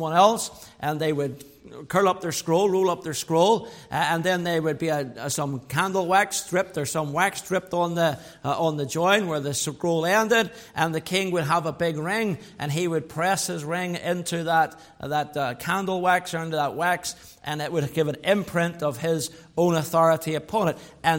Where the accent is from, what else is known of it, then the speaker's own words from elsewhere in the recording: Northern Ireland, United Kingdom; I say that as an Ulsterman, who are also historically a stubborn people.